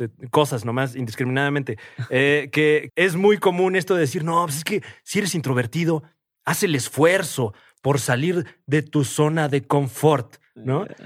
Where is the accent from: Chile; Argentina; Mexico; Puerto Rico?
Mexico; Y a lo mejor, siendo mexicano, luego no entiendes por qué en otros países son así.